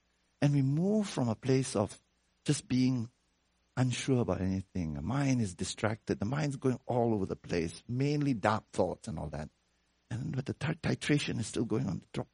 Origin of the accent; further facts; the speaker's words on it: United States; you know, I'm American, so I use words like the most, right?